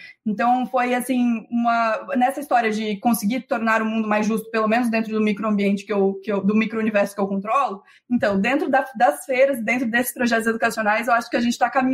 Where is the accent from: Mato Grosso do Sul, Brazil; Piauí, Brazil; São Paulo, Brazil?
Mato Grosso do Sul, Brazil; born there; Ponta Porã, que é uma cidade do meu estado natal, de Mato Grosso do Sul, na fronteira com o Paraguai.